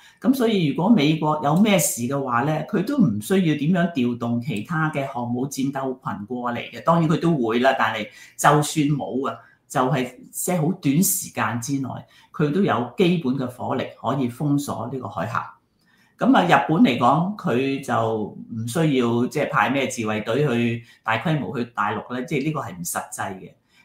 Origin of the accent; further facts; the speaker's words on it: Guangdong, China; 我哋食我哋廣東人食江源豬比較多啦